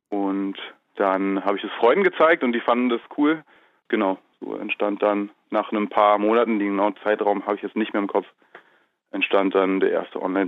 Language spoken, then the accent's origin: German; Berlin, Germany; ich bin Berliner, du nicht